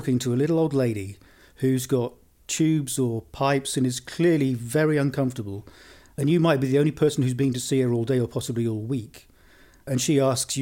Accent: Ottery St Mary, South West England, United Kingdom; I grew up in Devon in a little town called Ottery St Mary.

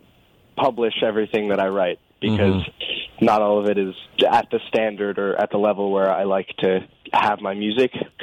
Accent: Hastings-on-Hudson, New York, United States; Hastings-on-Hudson.

